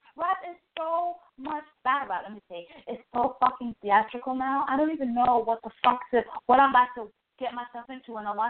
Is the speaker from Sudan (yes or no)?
no; Brooklyn, New York, United States; I'm from Brooklyn. I'm more of a Walgreens type of chick.